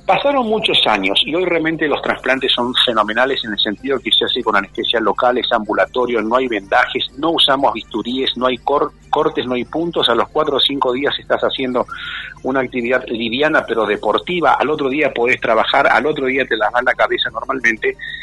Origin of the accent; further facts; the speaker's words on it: Córdoba, Argentina; moved away as an adult; now in Buenos Aires, Argentina; yo soy cordobés y entonces estudié en Córdoba, 23 años me recibí de médico, me vine a Buenos Aires en principio para hacer cirugía general